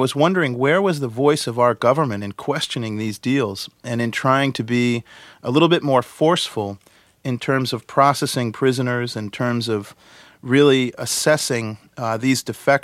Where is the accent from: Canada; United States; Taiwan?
United States; And as an American journalist there, I really felt like things were out of control